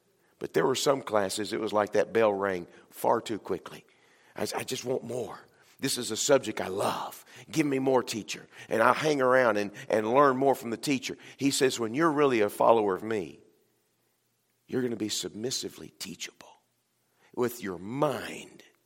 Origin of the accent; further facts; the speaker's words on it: Texas, United States; I'm from Texas. Okay, the reason I speak of football is because when you live down there, I mean, when you're born, they hand you a football.